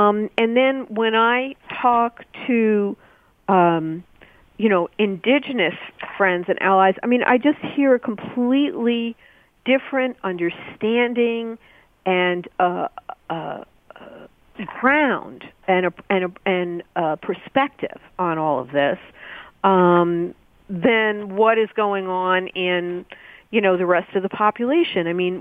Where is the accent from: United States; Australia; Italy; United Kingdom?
United States; New York City, New York; and I'm from the New York City area